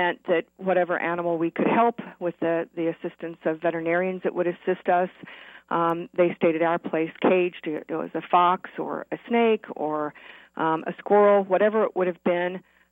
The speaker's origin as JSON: {"language": "English", "region": "Kansas", "country": "United States", "tie": "born or raised there", "said": "I was raised in the Midwest, and we were involved with animals, wildlife, and domestic dogs and cats. And in fact, my family started the first Humane Society in Central Kansas when I was a teenager."}